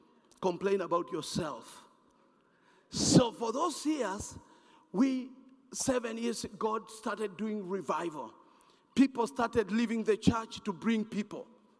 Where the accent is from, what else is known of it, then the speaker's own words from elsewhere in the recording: Kenya; English is a second language; I'm from Kenya.